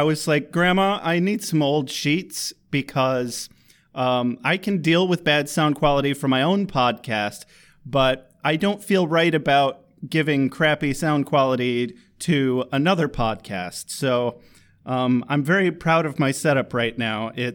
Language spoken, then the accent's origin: English; Kalamazoo, Michigan, United States; I'm drinking a sweet Water Street, which is made in my hometown, Kalamazoo, Michigan.